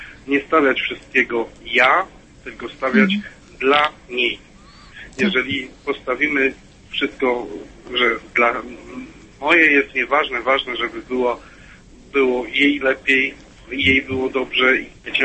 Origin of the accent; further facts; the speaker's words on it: Katowice, Silesian Voivodeship, Poland; moved away; no ja akurat poznałem swoją żonę 600 kilometrów dalej, bo wyjechałem z Katowic nad morze i tam poznałem moją fantastyczną żonę razem z córką.